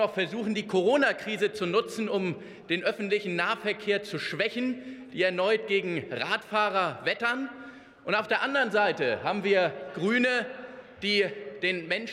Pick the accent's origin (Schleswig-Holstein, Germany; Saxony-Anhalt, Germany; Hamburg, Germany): Hamburg, Germany; in meiner Heimatstadt Hamburg, ich wohne auch relativ zentral